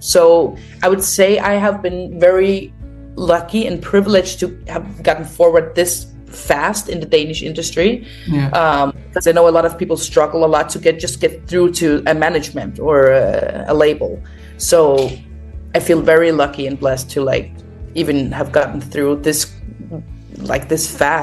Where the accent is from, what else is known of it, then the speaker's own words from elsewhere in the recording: Faroe Islands; moved away as an adult; now in Denmark; So I was born and raised in the Faroe Islands, and I have been like in the music industry in the Faroe Islands since I was 10. So I have always like been singing and make music and been in musicals as well. And then I moved to Denmark like 5 years